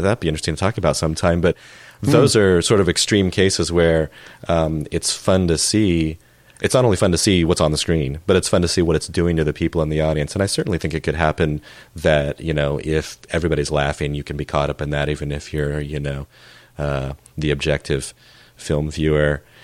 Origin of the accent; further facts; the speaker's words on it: Missouri, United States; I grew up in Missouri, lived there. All my family lives there. I'm there every year.